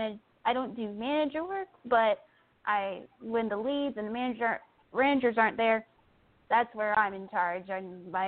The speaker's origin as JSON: {"language": "English", "region": "Virginia", "country": "United States", "tie": "born or raised there", "said": "I was raised in the Baptist church. My parents and step parents are Baptists, and I grew up in a small congregation because I was raised between Williamsburg and Colonial Heights"}